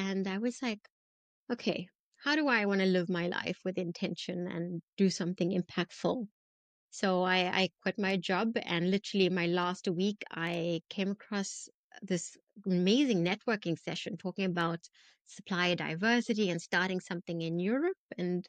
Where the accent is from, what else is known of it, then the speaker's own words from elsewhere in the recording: South Africa; So I am proudly South African. I grew up during apartheid South Africa